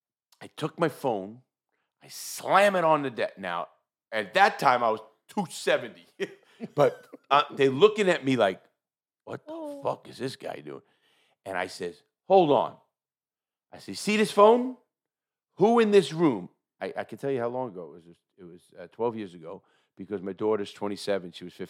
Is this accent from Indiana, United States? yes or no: no; New York City, New York, United States; There's zero prejudice in our family. We come from New York City.